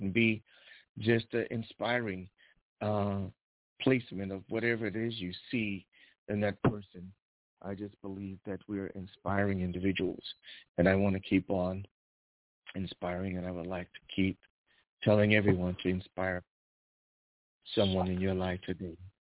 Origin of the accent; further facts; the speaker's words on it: Brooklyn, New York, United States; Yeah, I'm from Brooklyn as well